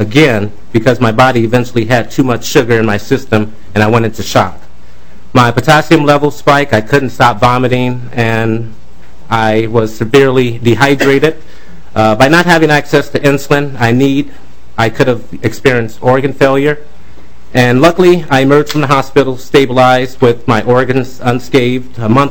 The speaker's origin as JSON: {"language": "English", "town": "St. Paul", "region": "Minnesota", "country": "United States", "said": "I'm from St. Paul."}